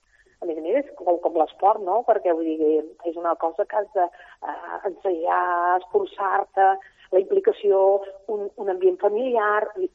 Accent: Terrassa, Catalonia, Spain; jo perquè personalment soc de Terrassa, no?

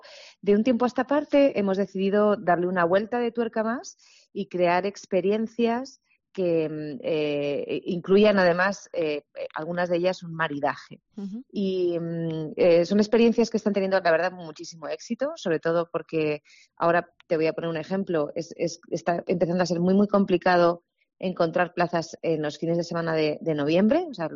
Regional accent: Segovia, Castile and León, Spain; pero ahora ya sí que yo, que soy de Segovia

